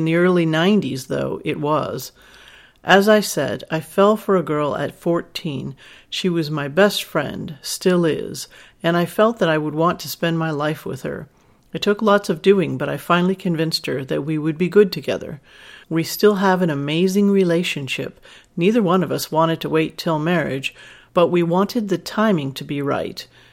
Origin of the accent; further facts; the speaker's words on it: the South, United States; At that time, there was no internet, and growing up in the South, there was really no education about sex.